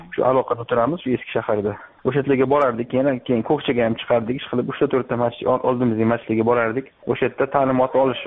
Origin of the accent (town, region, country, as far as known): Tashkent, Uzbekistan; born or raised there